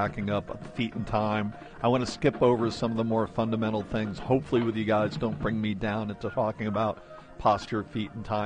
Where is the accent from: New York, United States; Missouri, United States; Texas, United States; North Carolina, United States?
Texas, United States; The Woodlands; I'm from the Woodlands, Texas.